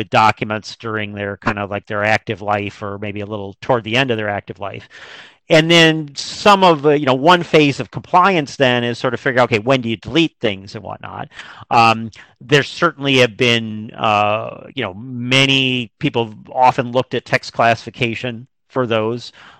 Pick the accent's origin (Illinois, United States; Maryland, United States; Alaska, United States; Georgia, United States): Illinois, United States; Chicago; and I grew up in Chicago, so I say the L.